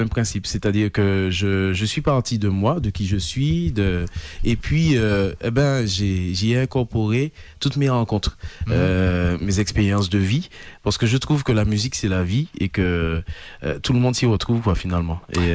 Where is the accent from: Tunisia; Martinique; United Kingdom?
Martinique; moved away as an adult; now in Strasbourg, France; Allez, je suis un artiste caribéen, donc je viens de la Martinique.